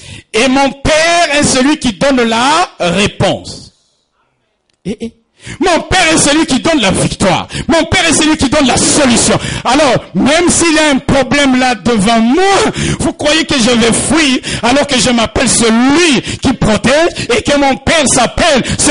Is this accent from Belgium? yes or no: yes; Flanders, Belgium; je vais prendre un exemple de chez moi en Flandre